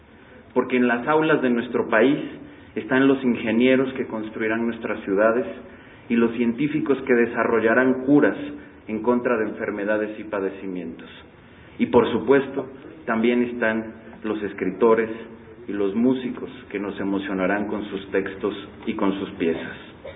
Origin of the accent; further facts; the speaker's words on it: Mexico; lo que queremos formar como mexicanos